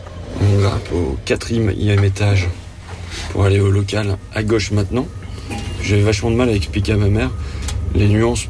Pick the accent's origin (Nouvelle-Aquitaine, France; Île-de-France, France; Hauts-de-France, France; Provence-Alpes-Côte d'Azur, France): Hauts-de-France, France; Alors, moi, je viens de Picardie.